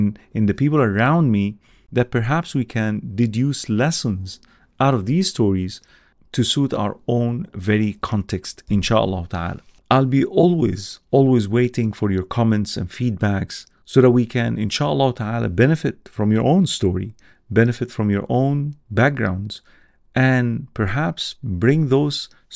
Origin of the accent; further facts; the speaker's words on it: Alexandria, Alexandria Governorate, Egypt; English is a second language; I was born in Egypt, Alexandria City, and growing up